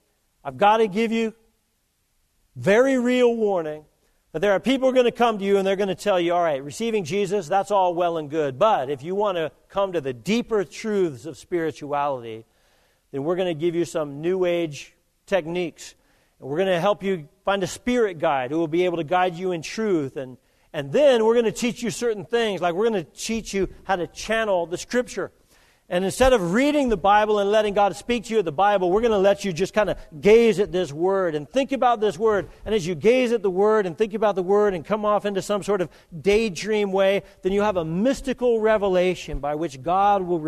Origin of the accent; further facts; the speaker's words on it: Colorado Springs, Colorado, United States; I was raised in Colorado Springs, Colorado